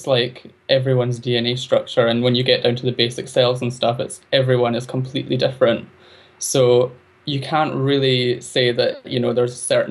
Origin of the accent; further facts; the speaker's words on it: Fife, Scotland, United Kingdom; Well, my childhood was good, actually. Fife's a strange place. It's full of a collection of small towns, and it's a mix between rural and coastal, and then there's towns just plonked in the middle, so it's a really odd place